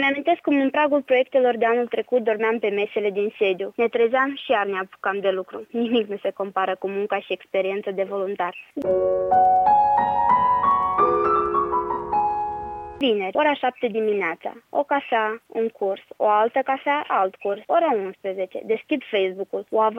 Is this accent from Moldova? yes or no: yes; Moldova; accent: Moldovan; now in Timișoara, Romania; Moldoveancă de peste Prut, îi răspund eu. Îmi spune că m-a cunoscut după accent. Am un an jumătate de când sunt în Timișoara și accentul încă mă mai dă de gol.